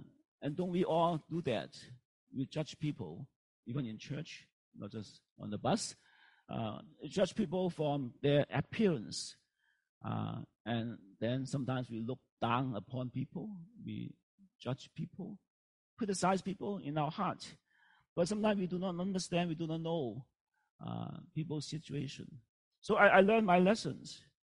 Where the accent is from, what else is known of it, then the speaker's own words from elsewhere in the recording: Canada; So being Canadian, Right?